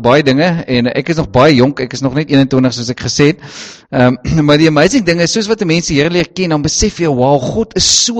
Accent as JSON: {"language": "Afrikaans", "town": "Caledon", "region": "Western Cape", "country": "South Africa", "accent": "brei", "said": "ek kom daar van Caledonse wêreld af, dis waar my brei vandaan kom"}